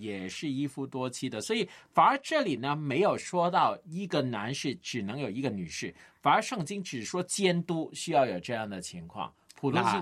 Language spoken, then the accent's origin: Chinese; Guangdong, China; 我们广东人怕老婆会发达吗？